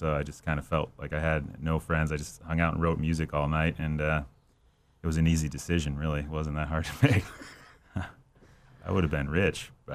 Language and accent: English; Illinois, United States; I grew up in the suburbs of Chicago.